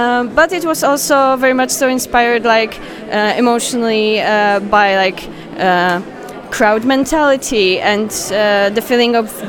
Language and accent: English; Poland; English is a second language; I'm from Poland, and I'm an animator